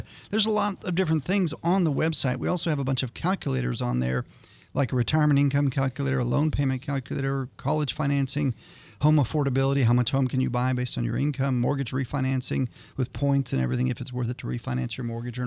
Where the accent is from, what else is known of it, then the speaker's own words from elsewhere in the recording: Ohio, United States; I grew up in Ohio, Northern Ohio, watching the Browns.